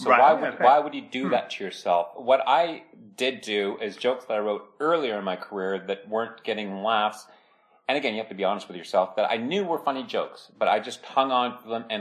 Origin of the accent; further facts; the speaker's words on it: Toronto, Ontario, Canada; I'm from Toronto, Ontario, Canada.